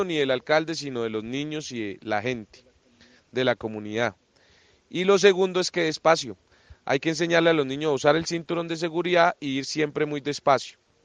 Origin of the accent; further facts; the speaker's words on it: Paz de Río, Boyacá, Colombia; y a mi pueblo que tanto quiero, que es Paz de Río